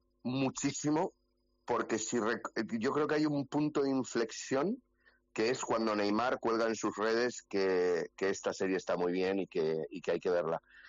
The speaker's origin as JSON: {"language": "Spanish", "region": "Valencian Community", "country": "Spain", "said": "¿Puedo soltar una de lo que me siento muy orgulloso siendo valenciano"}